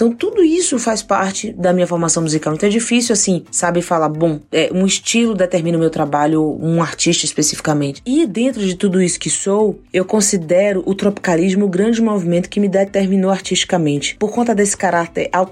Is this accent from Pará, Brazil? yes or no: no; Bahia, Brazil; Sou baiana, passei muito minha infância no sertão com meus avós.